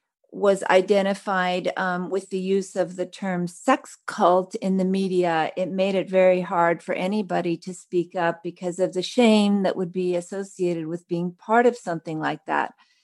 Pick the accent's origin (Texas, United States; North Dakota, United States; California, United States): California, United States; Los Angeles; My father was an actor. I grew up in Los Angeles.